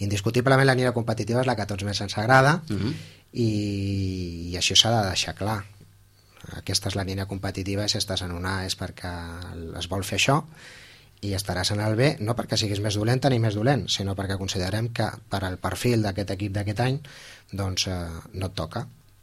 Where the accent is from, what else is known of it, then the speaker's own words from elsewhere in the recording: Santa Coloma, Catalonia, Spain; Jo sóc natural de Santa Coloma